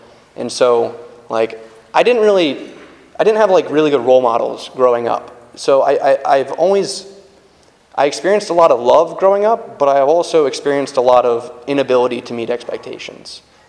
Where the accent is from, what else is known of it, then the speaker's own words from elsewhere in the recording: Virginia Beach, Virginia, United States; now in Tampa, United States; I'm not from Tampa. I have accepted that I've been here long enough that I'm a Floridian. But I'm from Virginia. I'm from Virginia Beach. That's where I grew up.